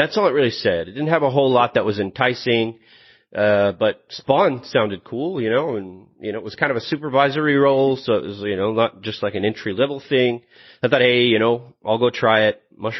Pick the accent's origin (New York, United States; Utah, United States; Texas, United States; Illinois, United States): Texas, United States; Midland; I came from Midland, Texas. That's, I don't know if you guys know where that is, but it's about 5 hours west of you.